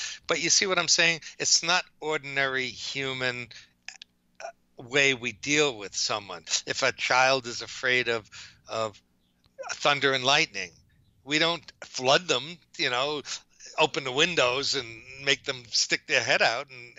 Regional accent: New Jersey, United States; I'm from Jersey, so Jersey, we have an ocean closer, but we still go up.

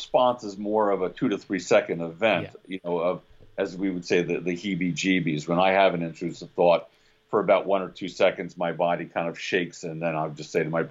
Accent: New York, United States; that's different than I'm saying as a New Yorker.

